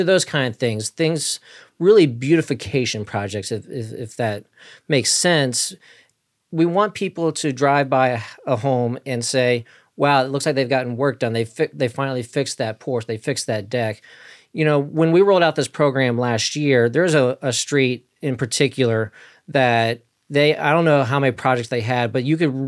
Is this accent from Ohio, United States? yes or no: yes; Cincinnati, Ohio, United States; now in Middletown, United States; You know, I'm actually born and raised in Cincinnati. I just happen to live in Middletown now.